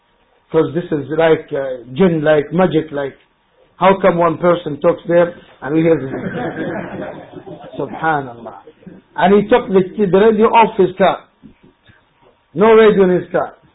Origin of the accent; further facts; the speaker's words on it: Saudi Arabia; English is a second language; I said, yes, I'm from Saudi.